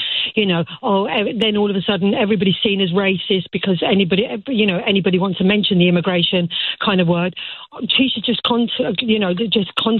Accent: London, United Kingdom; You know, I'm born and raised in London.

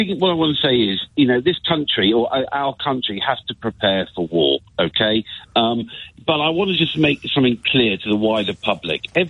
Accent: Battersea, London, United Kingdom; now in Fuerteventura, Spain; Well, I've relocated, so I'm no longer … from Battersea.

